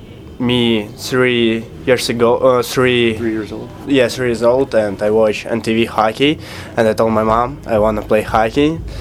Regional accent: Belarus; English is a second language; now in United States

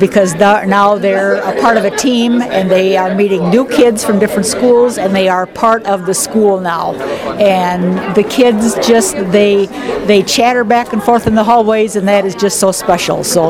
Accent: Iowa, United States; now in Owatonna, United States; And I grew up in Iowa, so no girls' basketball at my school.

